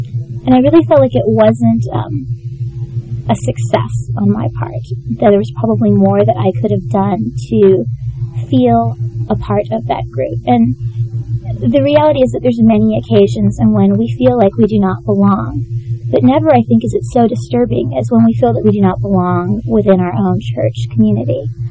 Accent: California, United States; also born or lived in Bay Area; now in Los Angeles, United States; I moved up from the Bay Area, and I work in a predominantly Hispanic community. And despite appearing more or less Hispanic amongst the members of the community, I'm browner than many of the students that I teach. I don't fit in. I was raised among white suburban girls in California

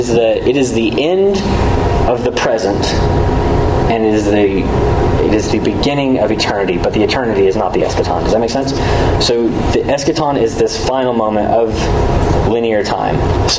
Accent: Pocatello, Idaho, United States; I mean, I was raised in Pocatello, so I was raised around it.

